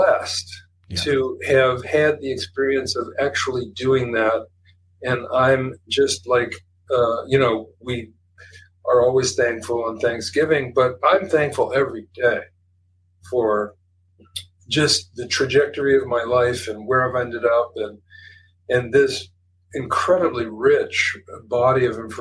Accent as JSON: {"language": "English", "town": "Cincinnati", "region": "Ohio", "country": "United States", "said": "I'm from Cincinnati."}